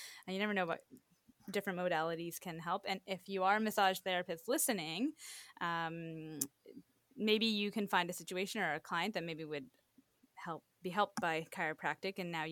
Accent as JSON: {"language": "English", "town": "Port Perry", "region": "Ontario", "country": "Canada", "tie": "born or raised there", "said": "until I actually went to massage school that I realized the significance of like having that like in my hometown. There's like a yeah. bunch of chiropractors in Port Perry and like Uxbridge"}